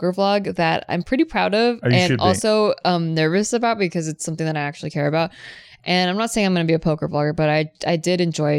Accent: Cuba; It's like he came in speaking Spanish from Mexico and I came in speaking Spanish from Cuba.

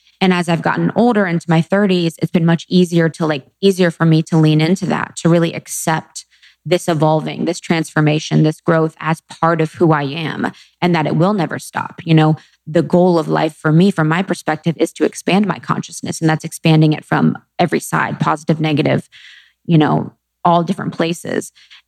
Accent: Ohio, United States; also born or lived in Chicago / New York; You know, I grew up in Ohio. I went to school in Ohio. I lived in Chicago.

